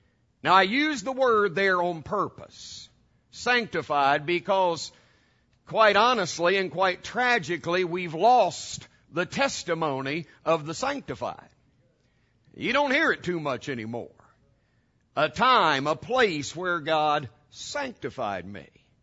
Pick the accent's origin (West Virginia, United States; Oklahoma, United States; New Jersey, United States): West Virginia, United States; I'm from West Virginia. I was about 5 hours away from home. Little country boy in the big city for the first time.